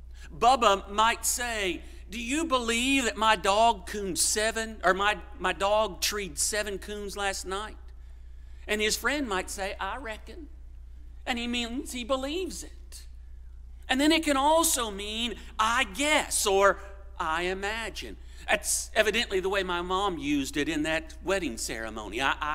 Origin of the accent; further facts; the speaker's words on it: Columbus, Ohio, United States; I've had several people ask me, "Where are you from?" And I say, "Columbus, Ohio." And they say, "No, you're not. I guess I don't know where I was brought up. But maybe I talk just a little bit differently than the folks that come from this area.